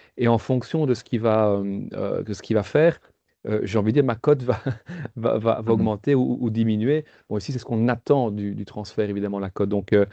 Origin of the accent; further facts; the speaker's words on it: Belgium; parce qu'on est belge